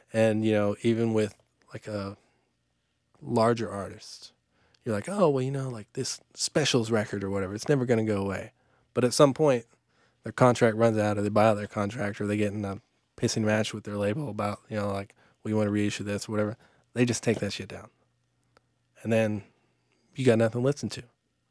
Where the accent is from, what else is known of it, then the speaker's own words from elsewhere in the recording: Atlanta, Georgia, United States; You know, I grew up in Atlanta, which now is like, oh man, you know, you gotta play Atlanta, blah blah blah blah.